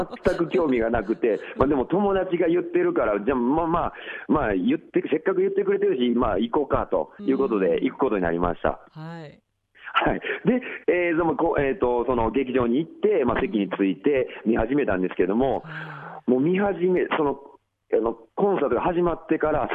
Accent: Kyoto, Japan; ちなみに自分は、京都府出身です。

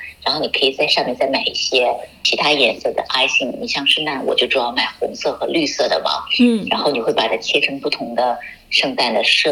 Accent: China; 我们中国人吃的时候就把它当成

